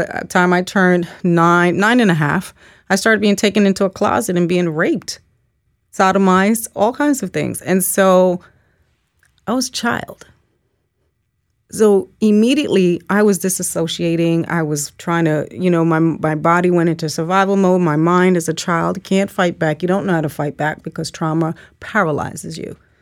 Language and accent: English; Jamaica; I come from Jamaica, the island of Jamaica.